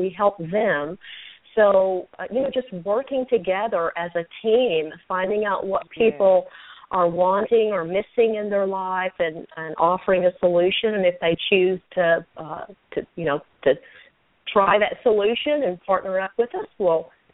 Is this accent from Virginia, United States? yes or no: no; Paris, Texas, United States; now in Dallas, United States; Well, I was born and raised in Paris, Texas, a small town, and I'm currently living in Dallas, Texas.